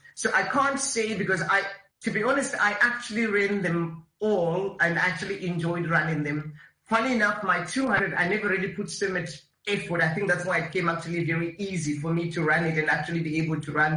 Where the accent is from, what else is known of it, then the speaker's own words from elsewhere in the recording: Bulawayo, Matabeleland, Zimbabwe; also born or lived in Masvingo; because I grew up in Bulawayo. I was born in Bulawayo.